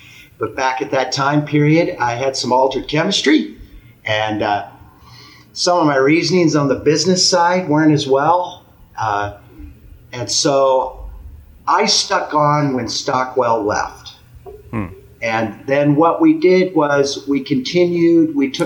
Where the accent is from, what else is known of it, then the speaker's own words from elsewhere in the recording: Iowa, United States; now in Northwest, United States; I came out from Iowa in 1986 to the Northwest